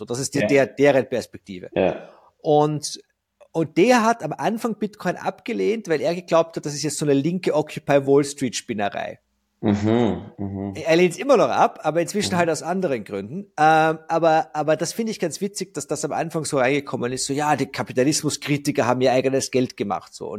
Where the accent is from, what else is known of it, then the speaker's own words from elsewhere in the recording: Austria; bei uns in Österreich